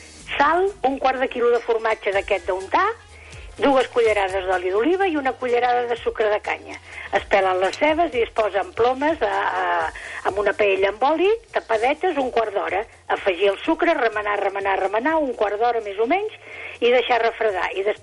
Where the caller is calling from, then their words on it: Sabadell, Catalonia, Spain; No. És així. Soc de Sabadell.